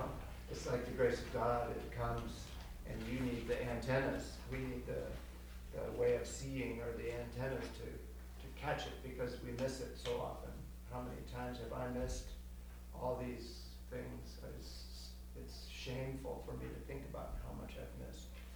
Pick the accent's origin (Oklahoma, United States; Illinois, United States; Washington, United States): Washington, United States; Seattle; now in Spokane, United States; I grew up in Seattle, and it was this grand city, and I just loved Seattle.